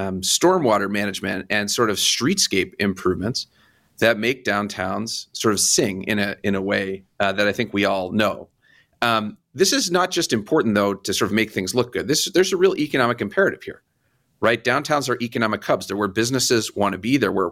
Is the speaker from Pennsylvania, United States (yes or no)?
yes; O'Hara Township, Pennsylvania, United States; I grew up in O'Hara Township in Fox Chapel area.